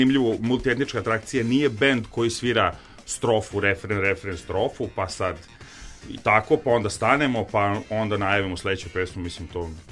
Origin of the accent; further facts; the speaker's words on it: Bačko Petrovo Selo, Vojvodina, Serbia; Odrastao sam u Bačkom Petrovom selu.